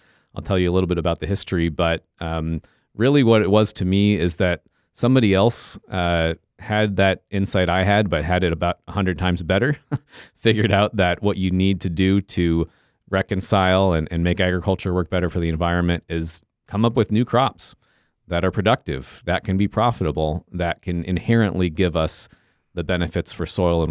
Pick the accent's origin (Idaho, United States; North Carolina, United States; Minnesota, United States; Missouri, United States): Minnesota, United States; Plymouth; also born or lived in Illinois; I grew up mostly in Plymouth, Minnesota, but when I was born, my parents were still farming in Northwest Illinois.